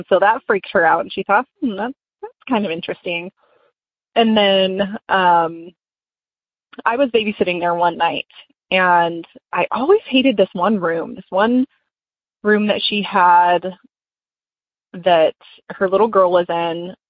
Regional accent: Texas, United States; I'm from Texas.

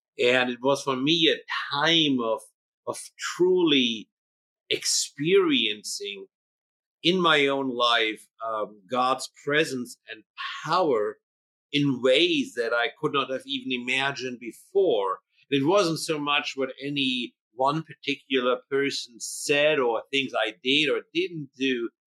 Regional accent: Hanover, Lower Saxony, Germany; English is a second language; as you hear in my accent, I was born and raised in Germany, in north central Germany. Hometown is Hanover. And back there, I was born, raised into, you know, the Roman Catholic Church

